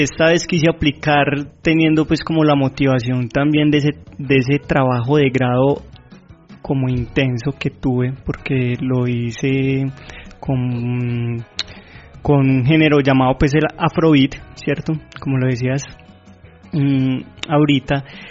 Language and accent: Spanish; Antioquia, Colombia; creo que la oportunidad que nosotros tenemos como paisas son, pues en otros lugares no las vas a encontrar